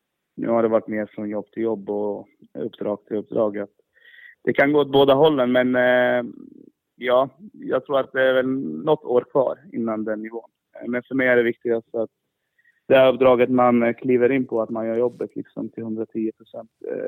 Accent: Eskilstuna, Södermanland, Sweden; när man är hemma i Eskilstuna

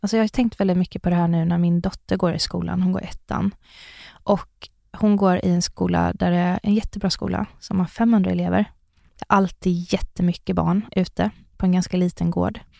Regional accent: Sunne, Värmland, Sweden; jag växte upp i Sunne i Värmland.

